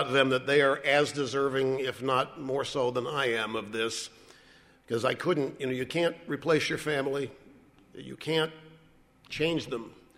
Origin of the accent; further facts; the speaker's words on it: Cape Girardeau, Missouri, United States; Where we grew up in Cape Girardeau, you lived there year-round, and maybe one family had a summer home in Michigan.